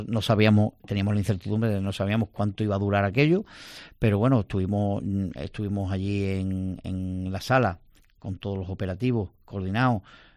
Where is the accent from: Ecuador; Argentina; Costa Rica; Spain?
Spain; Ayamonte, Andalusia; yo que soy de Ayamonte, me fui a Ayamonte